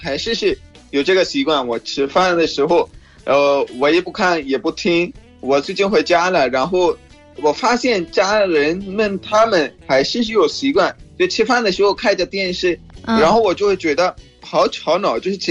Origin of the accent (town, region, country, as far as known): Pakistan; Chinese is a second language